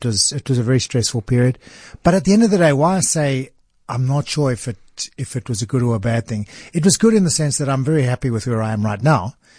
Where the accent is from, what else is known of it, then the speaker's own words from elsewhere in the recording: Cape Town, Western Cape, South Africa; we grew up in Cape Town in a, you know, we were three boys and my parents in a small three bedroom house.